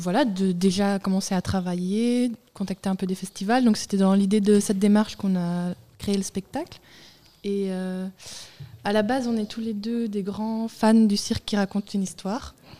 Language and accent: French; Belgium; je suis belge.